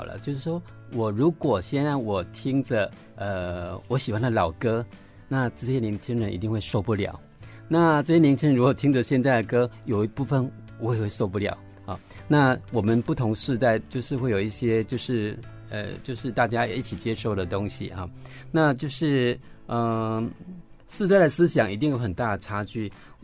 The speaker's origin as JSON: {"language": "Chinese", "town": "Lucao", "region": "Chiayi County", "country": "Taiwan", "tie": "born or raised there", "said": "那现在数量最多的是我家乡鹿草，因为我定时回去画，和家乡人一起画"}